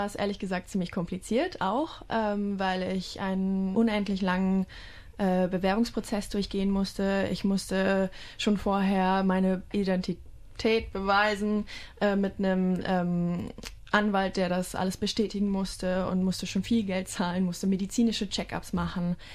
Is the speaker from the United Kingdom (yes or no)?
no; Frankfurt, Hesse, Germany; Ich bin 23 Jahre alt und ich komme aus Frankfurt, aus Deutschland. Und bin zurzeit hier in Brisbane